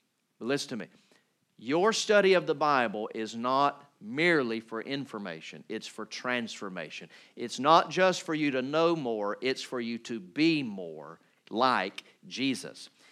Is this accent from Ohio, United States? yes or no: no; Valdosta, Georgia, United States; I'm from Valdosta. That's where I'd lived basically all my life up to that point. That's where I was going to college.